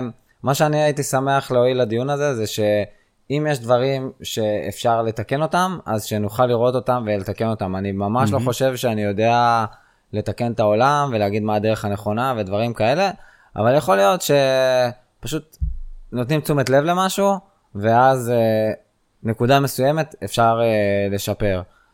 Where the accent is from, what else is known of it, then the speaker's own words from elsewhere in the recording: Nir Galim, Southern District, Israel; אני בתור ילד, תגיד לי אם זה החוויה שאתה מתכוון אליה, גדלתי במושב נרגלים